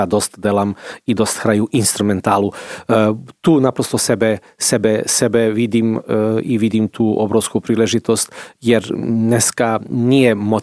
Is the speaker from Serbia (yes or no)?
yes; Belgrade, Serbia; Czech is a second language; now in Czech Republic; Já samozřejmě pocházím z Bělehradu.